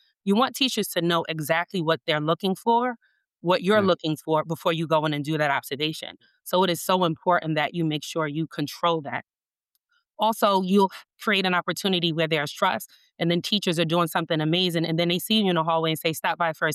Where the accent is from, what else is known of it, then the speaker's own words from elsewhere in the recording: New York, United States; Hi, everybody. I'm a New Yorker. I can never say deep dish. I'm a New Yorker at heart.